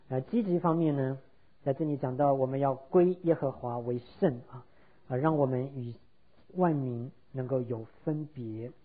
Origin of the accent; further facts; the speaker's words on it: China; 那我们知道我们中国人对节期的观念也非常的深刻啊。